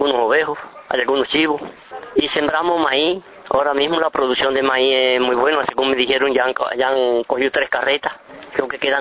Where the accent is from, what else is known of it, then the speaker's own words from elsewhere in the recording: La Habanita, Santiago de Cuba, Cuba; also born or lived in Los Machitos; 7 años ya tenía yo, en La Habanita. Yo nací en Los Machitos y me crié en La Habanita.